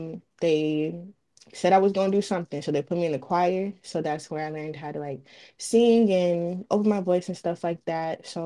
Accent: Hinesville, Georgia, United States; I grew up in Hinesville, Georgia. It's an hour away from Savannah. Growing up, I was raised by a single parent, like household with my mom.

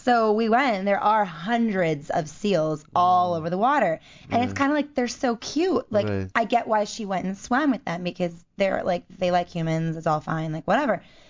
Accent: Baltimore, Maryland, United States; So growing up in Baltimore, you know, you've got the aquarium there, and you've got the D.C. Zoo, and you've got all this stuff.

